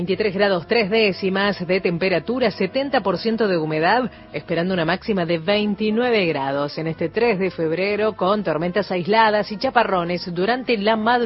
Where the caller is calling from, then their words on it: Formosa, Argentina; de Formosa, aquí escuchando la radio mientras tomo unos mates.